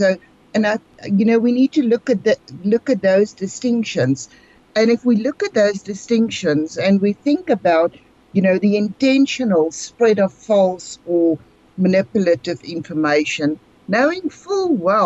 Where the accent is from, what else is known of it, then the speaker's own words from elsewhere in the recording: South Africa; And I think as South Africans and as the South African community, we need to, again